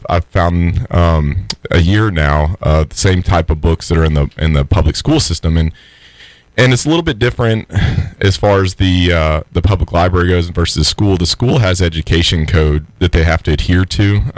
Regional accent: Austin, Texas, United States; I grew up in Austin. Don't hold that against me. It was a little bit different when I grew up there.

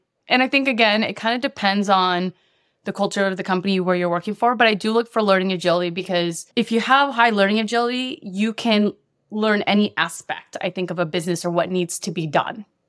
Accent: Philippines; English is a second language; moved away; I come from the Philippines. I was an immigrant here

